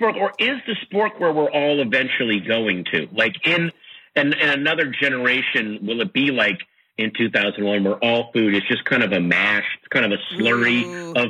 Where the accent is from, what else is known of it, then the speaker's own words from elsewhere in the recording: Sterling, Virginia, United States; I grew up in Sterling, Virginia.